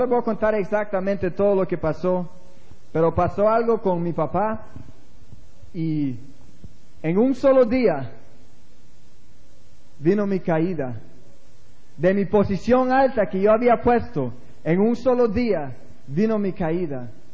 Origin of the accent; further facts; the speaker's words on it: Honduras; moved away; después que nos fuimos de aquí de Honduras, yo pasé con una amargura en mi corazón